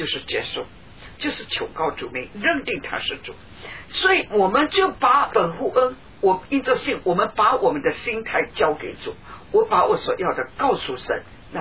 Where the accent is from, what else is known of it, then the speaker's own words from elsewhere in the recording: Fuzhou, Fujian, China; 我是福州人呐、啊，福州人讲啊